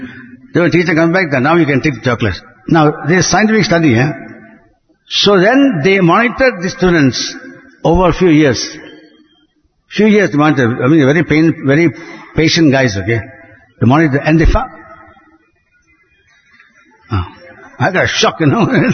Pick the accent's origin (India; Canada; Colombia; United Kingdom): India; Now, as an Indian, but Indians cannot say, I am an Indian.